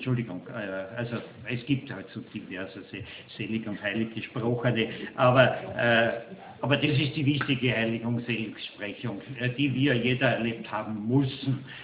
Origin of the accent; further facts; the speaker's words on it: Austria; Aber wenn wir jetzt als Österreicher ja, mit 5 Punkten Vorsprung führen in der Tabelle